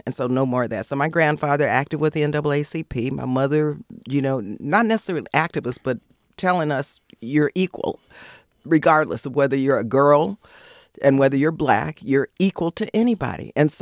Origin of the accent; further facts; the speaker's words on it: California, United States; also born or lived in Texas; And that was the primary reason we moved from Texas to Southern California. I wanted to be a cheerleader, so I went to San Fernando Junior High, San Fernando High School.